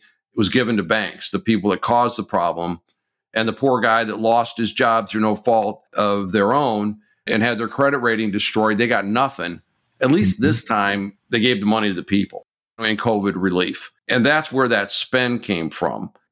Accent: Michigan, United States; In my home state of Michigan, Democrats wouldn't vote for her.

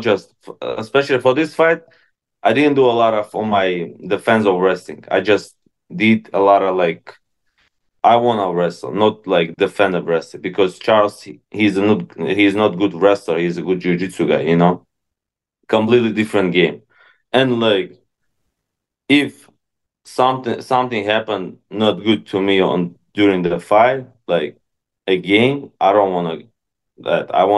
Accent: Russia; English is a second language; now in United States; because I grew up in Russia, so we have a little bit different like

